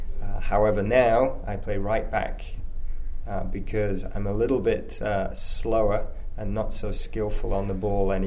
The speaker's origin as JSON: {"language": "English", "town": "Chester", "region": "North West England", "country": "United Kingdom", "said": "I'm from a place called Chester, which is a small town"}